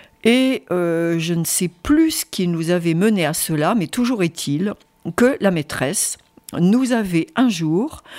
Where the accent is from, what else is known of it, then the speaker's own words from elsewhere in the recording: Normandy, France; moved away as an adult; je suis arrivée dans l'Ain il y a une grande trentaine d'années maintenant. Et je suis originaire de Normandie, du département de l'Orne.